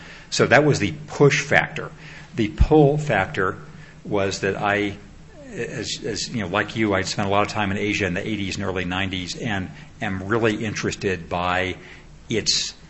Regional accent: California, United States; I grew up near Los Angeles, and I'd never seen anything like what Beijing is like.

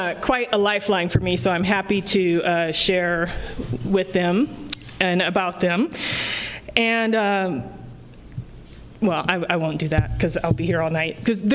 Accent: Omaha, Nebraska, United States; I grew up in Omaha, Nebraska, and one of the funny things about that I know now is that in Omaha, we lived in neighborhoods where there were

